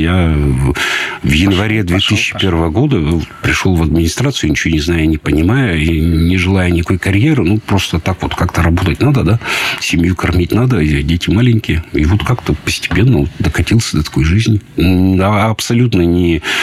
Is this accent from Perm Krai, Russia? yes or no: yes; Perm, Perm Krai, Russia; Я родился в Перми, раньше был роддом около Слуцкой церкви, сейчас не знаю, что там располагается.